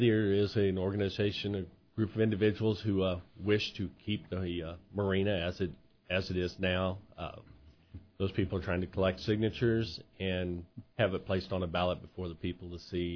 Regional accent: Hannibal, Missouri, United States; I grew up in Hannibal. I have fished the river and all the little backwaters.

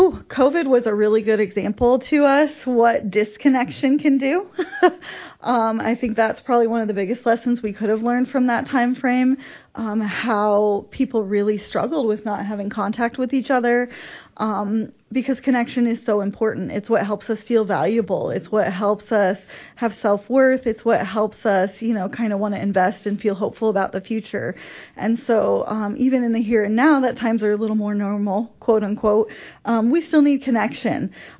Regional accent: Quincy, United States; I grew up here in Quincy, so I really love kind of helping invest in and take care of my community.

